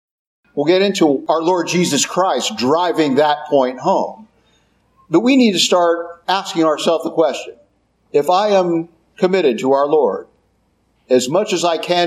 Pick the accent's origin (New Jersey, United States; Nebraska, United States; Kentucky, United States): Kentucky, United States; like a lot of people from my part of the country. I'm from Kentucky.